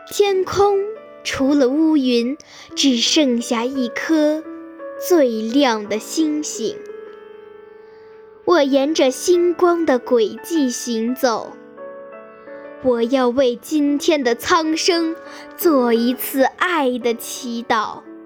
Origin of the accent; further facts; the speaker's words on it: Baotou, Inner Mongolia, China; 我来自内蒙古自治区包头市包岗实验一小